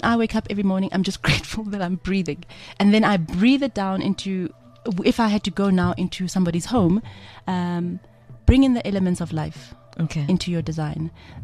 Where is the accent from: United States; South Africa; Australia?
South Africa; we are only South African. We're losing the essence of African design.